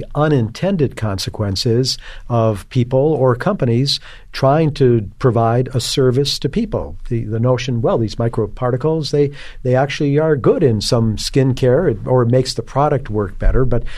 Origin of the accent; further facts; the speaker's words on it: Cudahy, Wisconsin, United States; You know, as a kid, I remember growing up in Cudahy. I'm a Southside kid, grew up in a Southside working class neighborhood